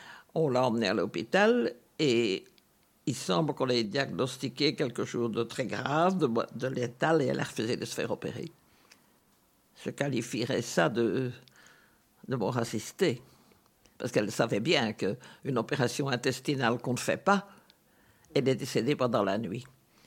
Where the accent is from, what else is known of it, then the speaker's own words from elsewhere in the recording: Brussels, Belgium; born there; Moi, je suis né dans les Barolles, alors avec la jonction Nord-Midi, derrière la chapelle, pour ce qui est des trous, je ne crains personne, j'ai vu des trous toute ma vie autour de moi.